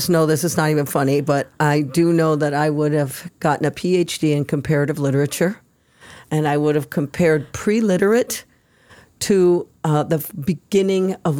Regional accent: Michigan, United States; Metro Detroit. I'm not from Detroit proper. I'm not a proper Detroiter. I'm downriver. I'm a downriver rat.

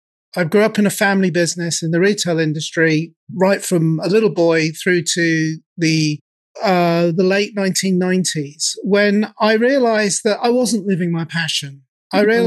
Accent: England, United Kingdom; I'm obviously English

